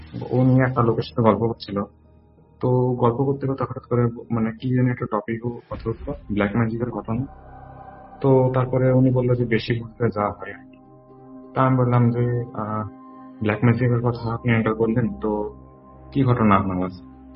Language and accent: Bangla; Gaibandha, Rangpur Division, Bangladesh; now in Rajshahi, Bangladesh; বলছি, বর্তমানে এখন রাজশাহীতে থাকি।